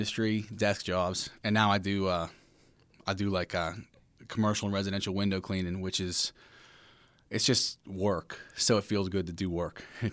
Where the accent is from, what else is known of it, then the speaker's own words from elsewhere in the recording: Aliquippa, Pennsylvania, United States; I grew up about 20 minutes outside the city, Aliquippa, Pennsylvania.